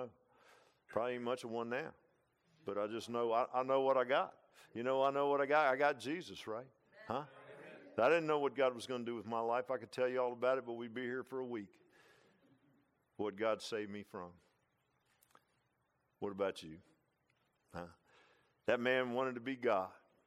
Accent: Virginia Beach, Virginia, United States; I grew up in Virginia Beach. We'd go down to Fort Story.

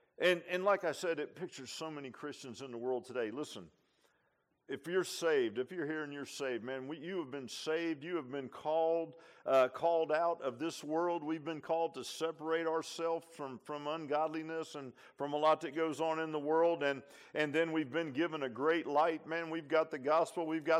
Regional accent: Virginia Beach, Virginia, United States; I remember, I grew up in Virginia Beach, and I remember one time there was one gas station

